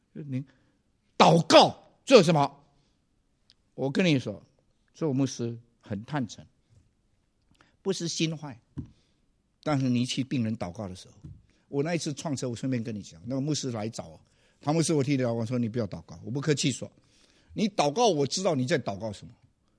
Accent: Fujian, China; 你有没有看到我们福建人呢很坏

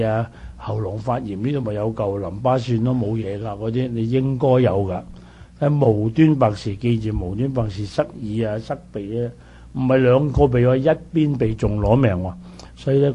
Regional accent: Guangdong, China; 我哋廣東人咧，廣東人咧嗰隻鼻咽癌咧，全世界最多廣東人噶啦

